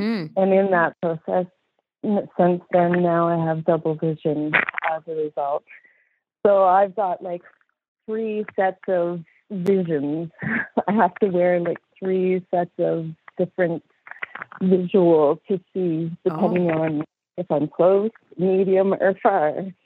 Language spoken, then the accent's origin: English; Ottawa, Ontario, Canada; now in Dawson, Canada; I'm originally from Ottawa and had a wonderful upbringing.